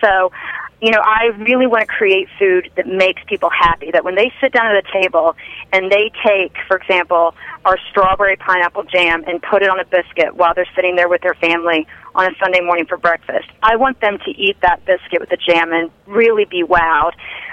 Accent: Richmond, Virginia, United States; born there; I was born in Richmond, Virginia, and then we moved quite a bit growing up

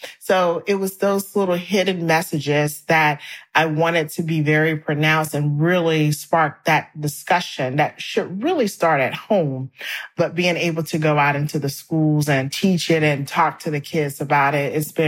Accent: South Carolina, United States; And so I'm from South Carolina. I grew up in church.

